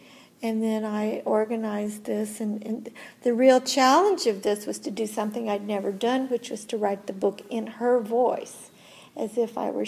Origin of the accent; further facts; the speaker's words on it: Missouri, United States; Likewise, Mark Twain, who's from my home state of Missouri